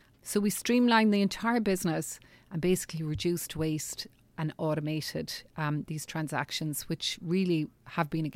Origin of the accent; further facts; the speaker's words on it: Ireland; Sometimes people, we as Irish people, whatever, we love a bargain.